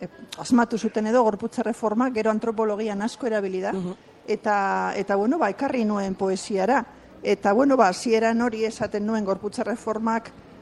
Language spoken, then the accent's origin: Basque; Basauri, Basque Country, Spain; born or raised there; also born or lived in Burgos